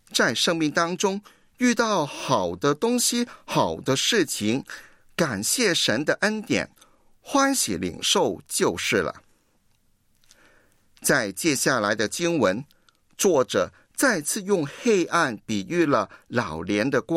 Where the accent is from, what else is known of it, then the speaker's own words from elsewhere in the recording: Guangdong, China; 那就是我们广东人讲的一句话